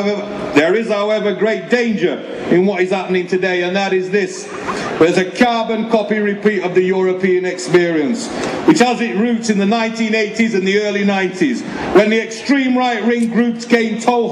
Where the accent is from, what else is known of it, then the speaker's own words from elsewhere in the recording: Oldham, North West England, United Kingdom; I come back to Manchester and I grew up in Oldham, all those cotton industry towns.